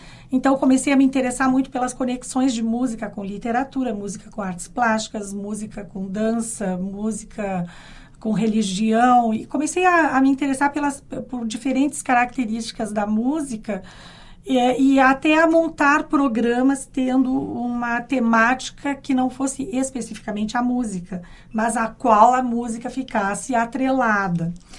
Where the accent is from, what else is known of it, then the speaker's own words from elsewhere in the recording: Caxias do Sul, Rio Grande do Sul, Brazil; A mim, que vinha de Caxias para esse curso em Porto Alegre